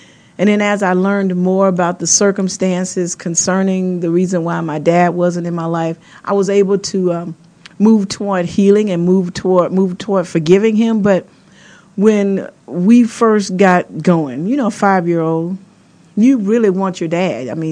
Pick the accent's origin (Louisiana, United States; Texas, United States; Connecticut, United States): Louisiana, United States; I'm from Natal, Benny, Louisiana.